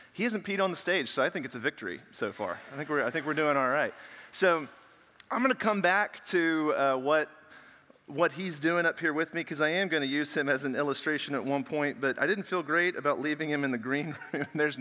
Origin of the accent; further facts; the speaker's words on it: Tennessee, United States; So growing up in Tennessee, I was a big Tennessee college football fan.